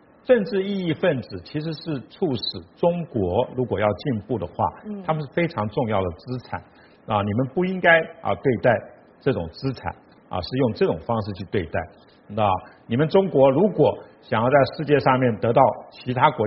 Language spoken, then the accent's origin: Chinese; Taiwan; 我作为一个台湾人，我们非常骄傲，